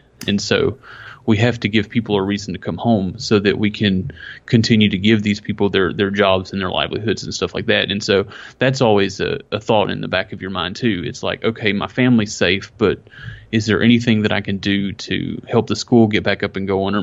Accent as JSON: {"language": "English", "region": "Texas", "country": "United States", "said": "I mean, we're from Texas, obviously."}